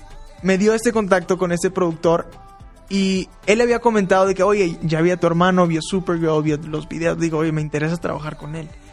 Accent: Los Angeles, California, United States; born there; En Los Ángeles, nací en Los Ángeles.

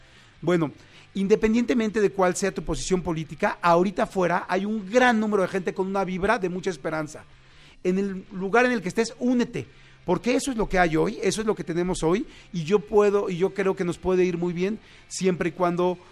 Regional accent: Mexico; nosotros como mexicanos

